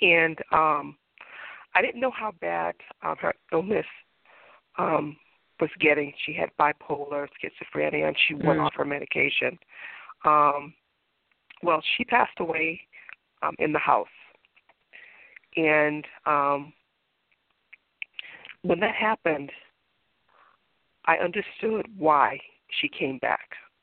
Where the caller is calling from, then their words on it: Massachusetts, United States; I am calling from Massachusetts.